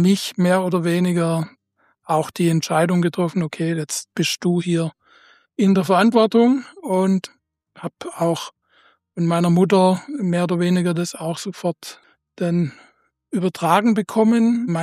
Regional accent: Rosenfeld, Baden-Württemberg, Germany; ich bin hier in Rosenfeld geboren, getauft, konfirmiert, aufgewachsen, zur Schule gegangen. Ich wohne hier seit knapp 60 Jahren jetzt

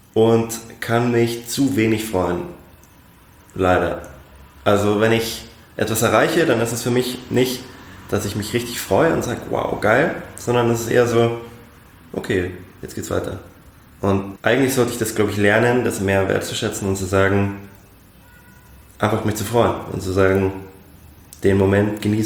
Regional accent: Munich, Bavaria, Germany; die Nähe zu Italien hier in München, deswegen Weinschorle und Aperol Spritz. Aber als Münchner Kindl muss man auch Bier trinken.

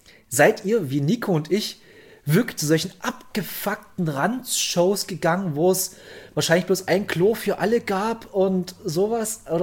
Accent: Saxony, Germany; also ich komme südlich von Bautzen, komme ich her, in dieser Dorfgegend

